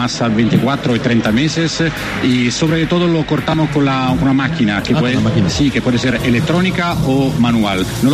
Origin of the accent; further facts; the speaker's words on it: Parma, Emilia-Romagna, Italy; Spanish is a second language; moved away; Y también la feria que tenemos también nosotros en Parma